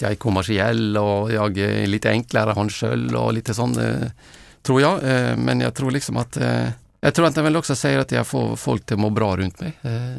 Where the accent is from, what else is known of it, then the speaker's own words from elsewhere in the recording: Norway; bara för jag är norrman så är jag duktig på att åka längdskida